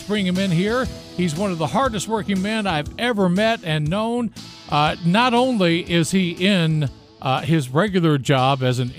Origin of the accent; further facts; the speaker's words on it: Memphis, Tennessee, United States; I grew up in Memphis, Tennessee, where studio wrestling was the thing to do on Saturday morning.